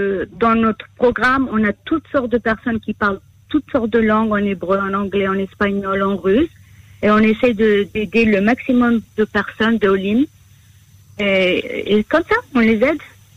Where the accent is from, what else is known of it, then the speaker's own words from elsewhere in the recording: Montreal, Quebec, Canada; also born or lived in Mexico / Las Vegas; now in Israel; Alors, moi, je suis née au Mexique.